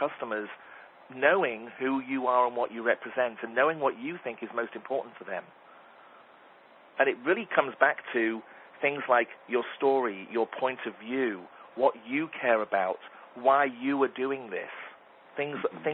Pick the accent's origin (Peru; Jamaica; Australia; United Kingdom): United Kingdom; England; now in United States; because I'm from England, I came to the United States with a suitcase 25 years ago.